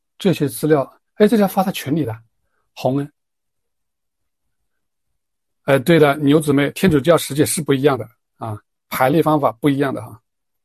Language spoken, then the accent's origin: Chinese; Jiujiang, Jiangxi, China; 我是九江人，然后我这次回去也是去九江。